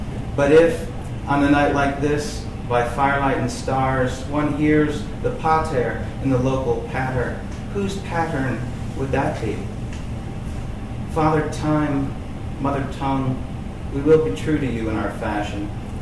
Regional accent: Ohio, United States; something I grew up around in the Midwest quite a bit. We had our share of factories in Ohio, auto factories and steel mills.

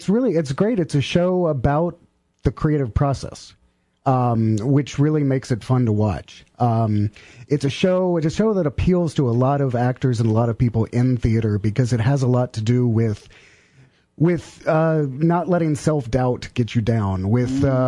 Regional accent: Houston, Texas, United States; now in Charlottesville, United States; I came from Houston, Texas.

